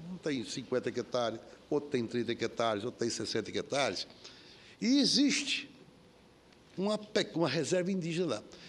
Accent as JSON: {"language": "Portuguese", "country": "Brazil", "said": "Senador João Pedro, eu sou brasileiro, sou nacionalista, defendo o interesse do povo brasileiro."}